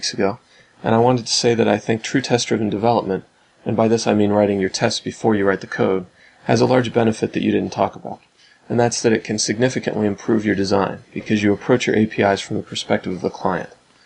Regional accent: Columbus, Ohio, United States; I'm from Columbus, Ohio.

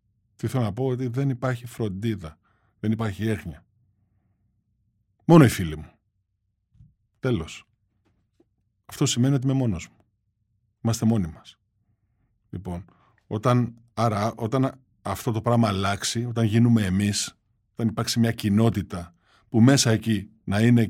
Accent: Greece; δουλεύω για τη χώρα μου, για την πατρίδα μου, για τον τόπο μου, για τους ανθρώπους μου. Δηλαδή για την Ελλάδα έχω να πω κάποια πράγματα

